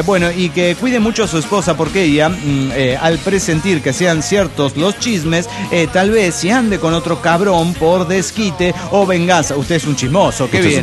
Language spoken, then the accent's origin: Spanish; Puebla, Mexico; de Puebla, México.